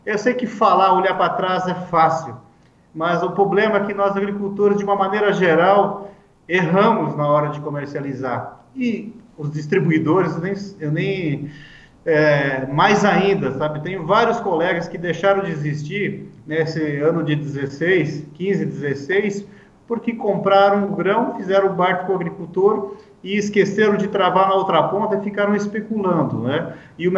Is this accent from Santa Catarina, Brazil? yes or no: yes; Mondaí, Santa Catarina, Brazil; Quero deixar aqui um abraço especial aos meus amigos lá da minha terra natal, lá de Santa Catarina, Mondaí.